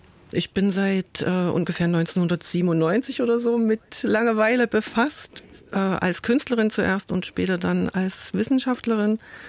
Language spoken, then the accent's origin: German; Chemnitz, Saxony, Germany; now in Dresden, Germany; Ich bin aus Chemnitz gekommen, hatte dort so in der Nachwendezeit eine sehr interessante Lebensphase.